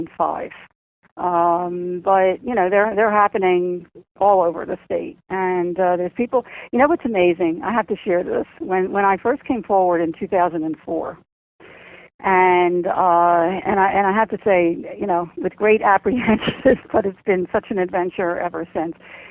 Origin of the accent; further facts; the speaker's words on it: Philadelphia, Pennsylvania, United States; my hometown is Philadelphia, which is right across the bridge